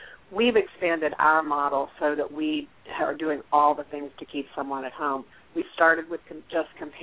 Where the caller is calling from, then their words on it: Cincinnati, Ohio, United States; Actually, I'm in Cincinnati, Ohio, which is where our corporate office is.